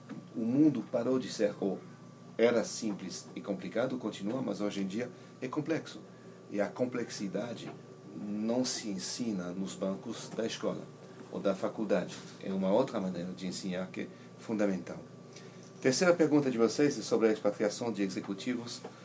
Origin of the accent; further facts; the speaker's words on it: Switzerland; eu sou suíço